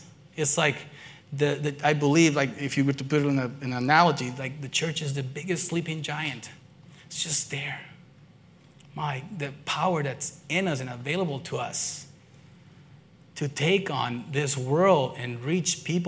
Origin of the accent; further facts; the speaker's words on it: California, United States; I come from Southern California, and the church I used to go to, there's a bunch of surfers, and we used to go to the beach